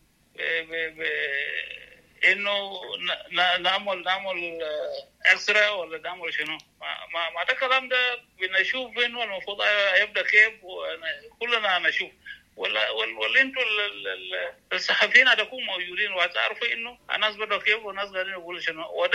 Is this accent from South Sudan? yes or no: yes; South Sudan; انا عندي حاجه في السودان، ما انا جنوبي، انا مشكلتي في الجنوب، مشكلتي ما في السودان